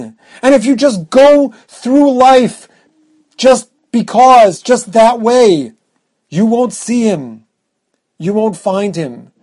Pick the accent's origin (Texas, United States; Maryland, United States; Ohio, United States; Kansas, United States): Maryland, United States; Baltimore; growing up, my parents live in Baltimore. I grew up in Baltimore.